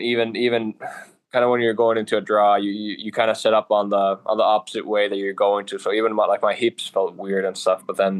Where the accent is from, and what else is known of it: Oulu, North Ostrobothnia, Finland; born or raised there; English is a second language